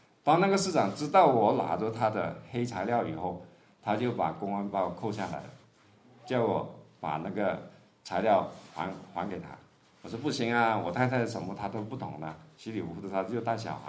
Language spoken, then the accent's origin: Chinese; Hong Kong; 我当时说南韩人怎么做得过我们香港人呢？我们香港人这么灵活